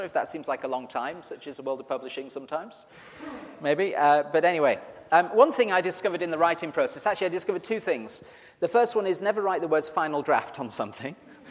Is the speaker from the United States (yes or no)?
no; Yorkshire and the Humber, United Kingdom; I'm from Yorkshire, so.